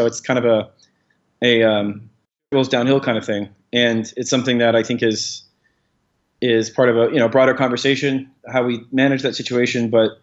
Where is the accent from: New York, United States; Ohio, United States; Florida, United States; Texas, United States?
Texas, United States; San Antonio; I grew up in Pastor Higgy's church, John Higgy in San Antonio.